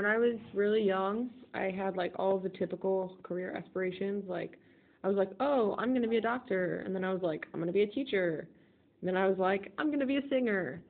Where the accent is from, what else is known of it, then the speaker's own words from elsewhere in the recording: St. Charles, Missouri, United States; born there; Well, I was born in St. Charles, Missouri, which is, like, I don't know, like, 10 minutes outside St. Louis, or, like, 15 minutes.